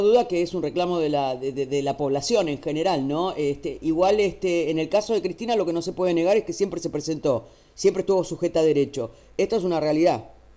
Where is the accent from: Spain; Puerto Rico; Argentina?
Argentina; Buenos Aires; Soy ciudadana de la Ciudad Autónoma de Buenos Aires, amo esta ciudad profundamente.